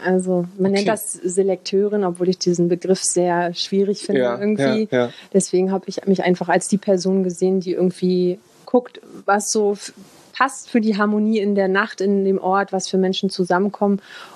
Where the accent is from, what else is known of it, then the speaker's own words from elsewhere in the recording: Berlin, Germany; ich bin Berliner Fotografin, also ich bin freie Fotografin